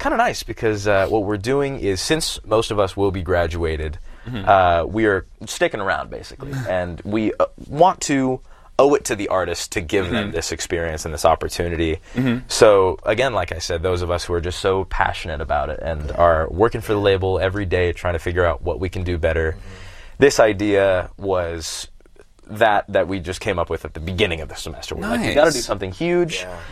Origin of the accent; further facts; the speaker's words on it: Sacramento, California, United States; we're starting top of California in Sacramento, my hometown.